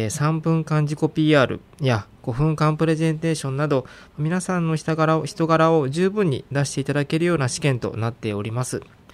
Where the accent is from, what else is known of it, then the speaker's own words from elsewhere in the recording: Seto, Aichi, Japan; もう瀬戸市出身で、もう、そうです、生まれは瀬戸市外でしたけども、もうすぐ瀬戸に引っ越してきまして、もう今までずっと瀬戸に住んでおります。